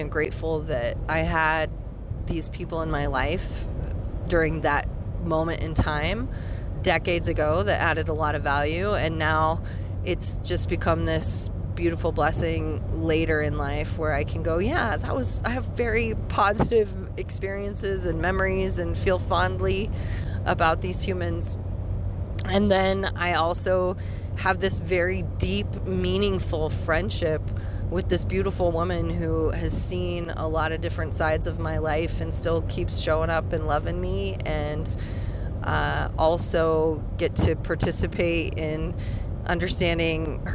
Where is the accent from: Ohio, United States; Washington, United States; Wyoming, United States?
Wyoming, United States; Rawlins; I grew up in Rawlins, Wyoming. So at the time when I graduated, our graduating class was about 100, 110 people.